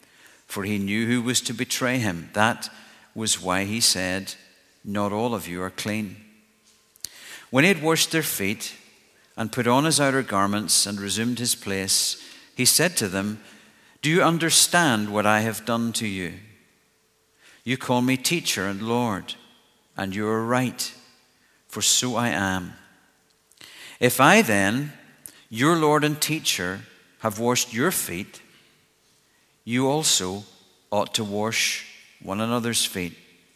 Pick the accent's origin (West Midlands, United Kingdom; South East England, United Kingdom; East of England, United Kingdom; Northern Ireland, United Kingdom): Northern Ireland, United Kingdom; Lisburn; I grew up in Lisburn, as some of you know. I actually was part of Campaigners here when it started.